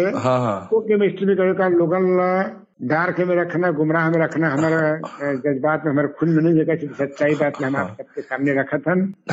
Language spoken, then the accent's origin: Hindi; Khola, Chhattisgarh, India; मैं कलाकार खोला गांव के मोर जन्मे पले बढ़े